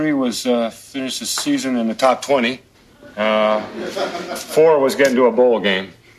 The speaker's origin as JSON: {"language": "English", "region": "Indiana", "country": "United States", "said": "And six was making it in the Hall of Fame in my home state of Indiana."}